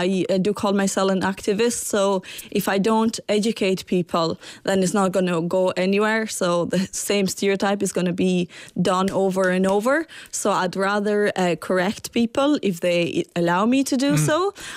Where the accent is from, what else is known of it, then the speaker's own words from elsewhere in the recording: Albania; now in Galway, Ireland; I am from Albania.